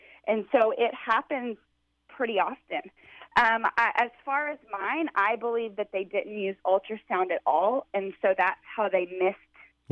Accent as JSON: {"language": "English", "region": "Texas", "country": "United States", "said": "you must have read that I'm from Texas."}